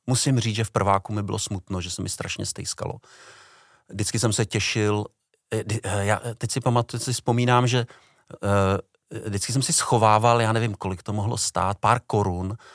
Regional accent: Chodov, Karlovy Vary Region, Czechia; also born or lived in Prague; tak já jsem se narodil v Praze, ku podivu, ale moji rodiče se odstěhovali do Chodova u Karlových Varů. A tam jsem chodil na základní školu. Tam jsem vlastně prožil dětství

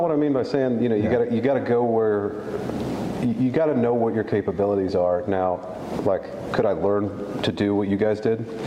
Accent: Texas, United States; born there; also born or lived in Chicago / California / Ohio; and then I was born in Texas. We moved around a little bit when I was a kid, but it was like Chicago, California, and Texas

